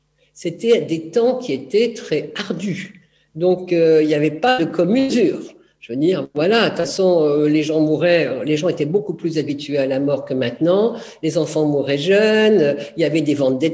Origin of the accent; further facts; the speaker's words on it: Grand Est, France; born there; moi quand je suis née donc dans le Nord-Est, nationalité italienne, puisqu'on n'était toujours pas naturalisé, et je suis née là, dans ce que je vous ai dit, une rue où il n'y avait pratiquement que des Italiens.